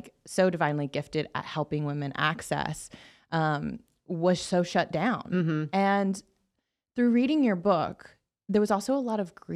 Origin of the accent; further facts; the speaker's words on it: Bible Belt, United States; I grew up in the Bible Belt.